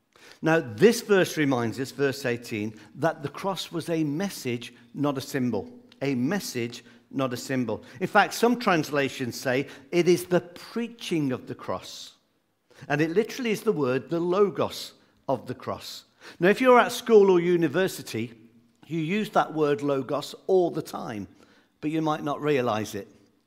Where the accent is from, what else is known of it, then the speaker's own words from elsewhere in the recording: Coventry, West Midlands, United Kingdom; Where I grew up in the Midlands, we have two cathedrals. That's our claim to fame. We have an old one that was bombed in 1940. The Germans decided they didn't like it, and they flattened the whole city of Coventry